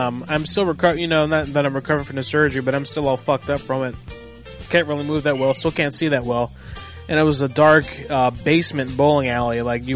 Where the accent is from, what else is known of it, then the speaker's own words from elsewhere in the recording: Florida, United States; That's the town over from where I live, where I grew up in Florida. I grew up one town over, right across the river from Sanford.